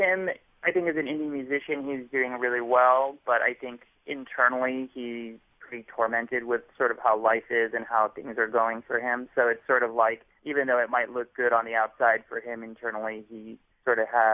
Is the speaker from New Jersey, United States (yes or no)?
no; San Diego, California, United States; I grew up in San Diego. San Diego is just a place that we both knew really well.